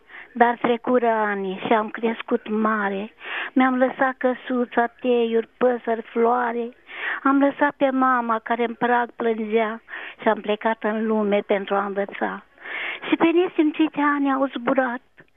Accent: Almașul, Romania; în satul meu acolo, Almașul, este un sătuc care e pitoresc, e foarte frumos. Pe mijlocul lui curge o apă veșnic, un prăiaș.

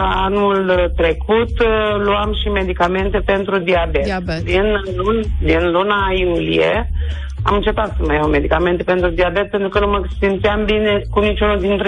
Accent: Roman, Neamț County, Romania; și sunt din Roma, în județul Neamț.

